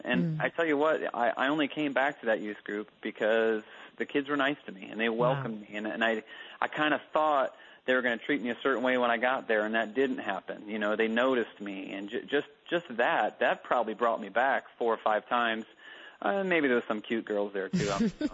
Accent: Connecticut, United States; My family, I'm from Connecticut. So in the Northeast, and we never set foot in a church for any reason.

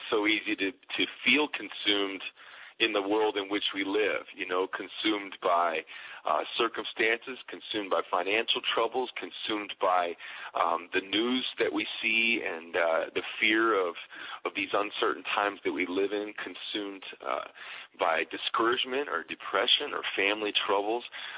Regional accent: Chicago, Illinois, United States; I was a big Cubs fan growing up in Chicago

